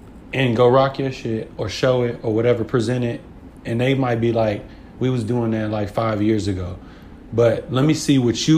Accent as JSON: {"language": "English", "region": "Oklahoma", "country": "United States", "lives_now": "Atlanta, United States", "said": "When I came from, swear to God, when I came from Oklahoma, like, I was a big fish in a small pond."}